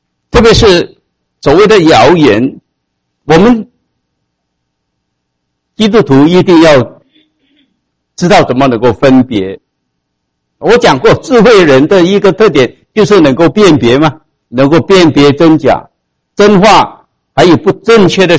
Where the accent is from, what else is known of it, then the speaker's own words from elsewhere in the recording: Malaysia; 我是马来西亚来的。